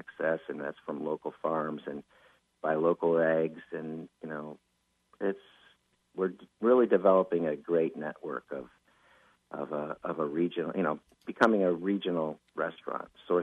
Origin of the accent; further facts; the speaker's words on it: Ithaca, New York, United States; I grew up in Ithaca, outside of Ithaca and Dryden. I went to high school in Dryden and just loved the Finger Lakes